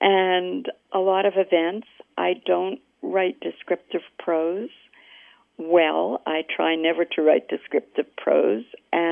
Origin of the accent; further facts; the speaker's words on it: Elizabeth, New Jersey, United States; take place in, you know, my hometown of Elizabeth, New Jersey, in the winter of 51-52.